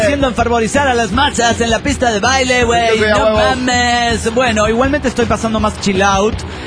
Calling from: El Bolsón, Río Negro, Argentina; del Bolsón, Argentina.

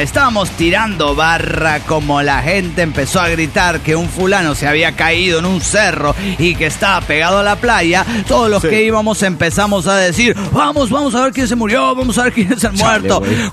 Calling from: Lima, Peru; de Lima, Perú.

